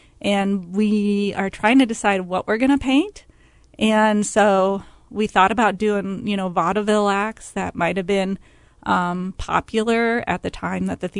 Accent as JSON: {"language": "English", "town": "Ames", "region": "Iowa", "country": "United States", "tie": "born or raised there", "said": "I grew up in Ames, Iowa, so he would take me to, like, the Nutcracker when I was little."}